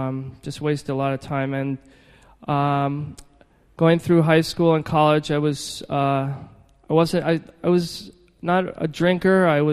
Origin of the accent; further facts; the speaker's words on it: New York City, New York, United States; I grew up on the Upper East Side, not far from here.